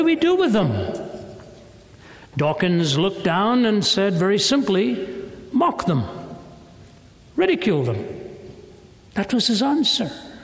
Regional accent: Delhi, India; also born or lived in Chennai; I was born and raised in India, born in Chennai in the south, raised in Delhi in the north, so spoke both of the languages, Tamil from the south and Hindi from the north.

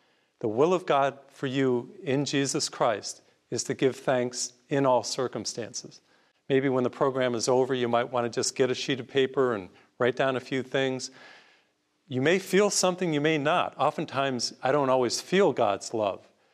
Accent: United States; born there; thank you that I was born in the United States

